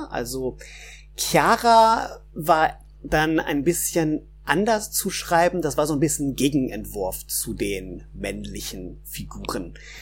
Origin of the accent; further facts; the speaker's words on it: Hanover, Lower Saxony, Germany; now in Essen, Germany; Und eigentlich komme ich aus Hannover, habe in Göttingen Deutsch und Englisch studiert, bin dann für die Lehrerausbildung nach Nordrhein-Westfalen gekommen und lebe jetzt schon ziemlich lange im Ruhrgebiet.